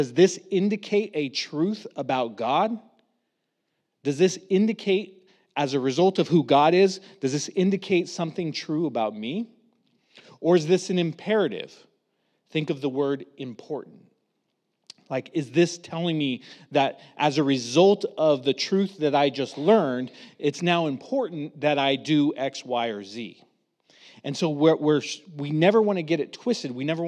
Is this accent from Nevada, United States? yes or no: yes; Reno, Nevada, United States; I'm from Reno, Nevada. I've lived there since, 1991. Love the area.